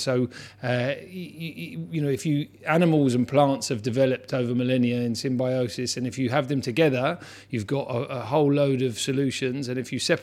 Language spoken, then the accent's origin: English; Hammersmith, London, United Kingdom; Yeah, I was born in Hammersmith, on North End Road when I was a kid.